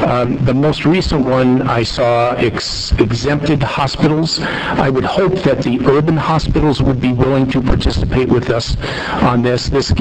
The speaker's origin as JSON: {"language": "English", "region": "Missouri", "country": "United States", "said": "and you'll hear my accent, one from my home state of Missouri"}